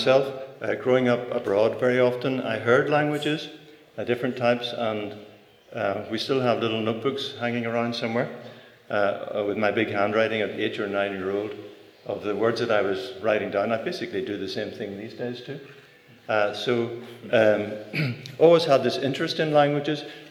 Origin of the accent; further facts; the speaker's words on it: Northern Ireland, United Kingdom; So I lived in Singapore and Libya, different places. But still, Belfast was always home, and we're back living now in Finicky. But to say, I grew up in Ballyhack, and in the Brethren